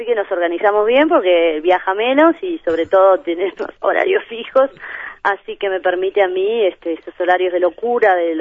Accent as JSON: {"language": "Spanish", "country": "Italy", "second_language": "Spanish", "lives_now": "France", "said": "Sí, sigo siendo italiana, incluso en Francia sigo siendo italiana."}